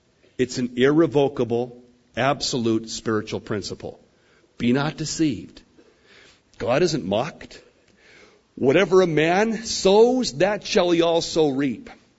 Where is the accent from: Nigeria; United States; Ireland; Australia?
Ireland; I'm Irish and I lose my temper, and that's why, because I'm an Irishman, John.